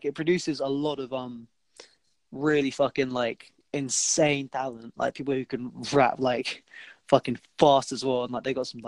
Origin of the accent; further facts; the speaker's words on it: London, United Kingdom; oh yeah, I'm a Londoner, like I know my city